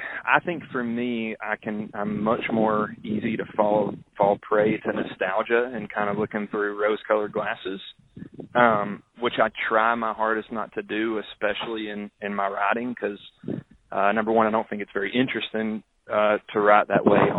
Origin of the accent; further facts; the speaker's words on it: Alabama, United States; But I just had no clue for the longest, man, because I'm from North Alabama and we'd go to the beach